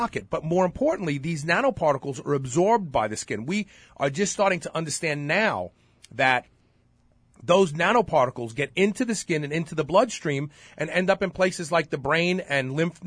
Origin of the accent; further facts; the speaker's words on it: Brooklyn, New York, United States; I'm there with Rodney Dangerfield. We're both from Brooklyn.